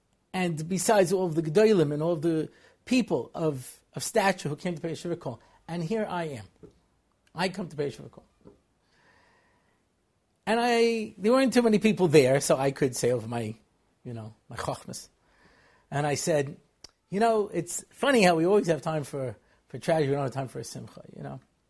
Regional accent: Israel; now in United States; You know, I was from Eretz Yisrael and I came to America.

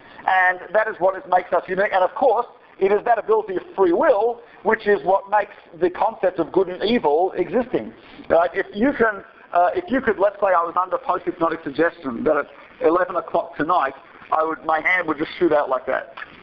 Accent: Australia; Okay, so I'm Australian as part of the. I'd lose my citizenship if I don't do that.

